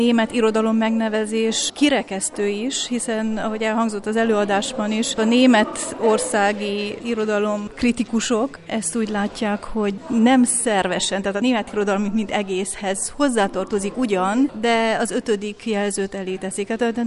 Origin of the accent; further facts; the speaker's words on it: Sighișoara, Mureș County, Romania; Segesváron nőttem fel, akkoriban egy jelentős német ajkú közösséggel rendelkezett ez a város, ma már sajnos csak múlt időben beszélhetünk erről.